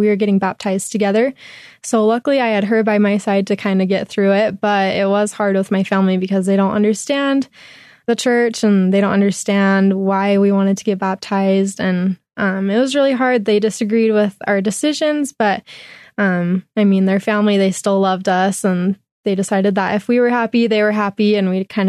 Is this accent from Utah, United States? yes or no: yes; Utah, United States; Well, I grew up in Utah, so I was always surrounded by the gospel.